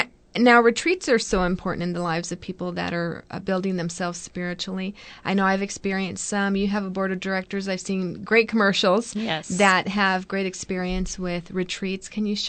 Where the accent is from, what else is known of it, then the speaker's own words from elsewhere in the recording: Corpus Christi, Texas, United States; I grew up in Corpus Christi, so I remember going to these spectaculars here.